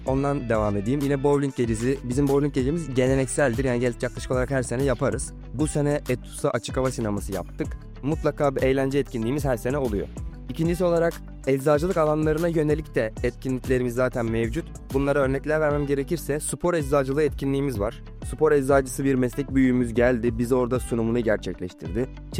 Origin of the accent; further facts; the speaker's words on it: Balıkesir, Turkey; now in Istanbul, Turkey; Balıkesirliyim, İstanbul'da yaşıyorum.